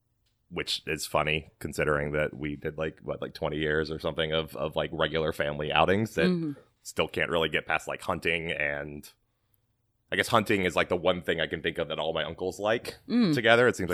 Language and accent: English; Alabama, United States; also born or lived in Louisiana; No, I, yeah, so I grew up in a combination of Louisiana and Alabama. I went to high school in Alabama. My family all still lives in Alabama.